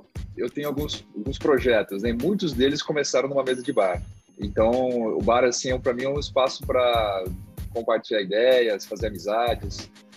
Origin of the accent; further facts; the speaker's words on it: São Paulo, Brazil; E eu, como brasileiro, eu tinha essa falta de entender as histórias por trás do Brasil, né?